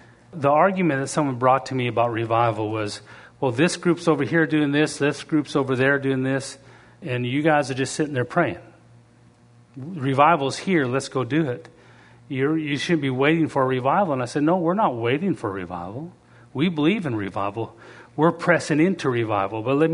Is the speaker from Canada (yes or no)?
yes; Canada; We have, being Canadian, I can tell you that Canadians love to get together as a group and accomplish things.